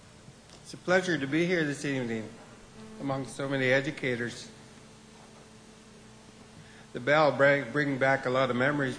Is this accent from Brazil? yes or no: no; British Columbia, Canada; I'm from the Songhees Nation.